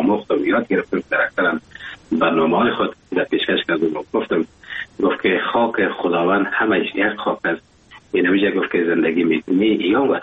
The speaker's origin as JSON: {"language": "Persian", "country": "Afghanistan", "moved": "yes", "lives_now": "Germany", "said": "من از افغانستان بر آمدم به کشور آلمان آمدم"}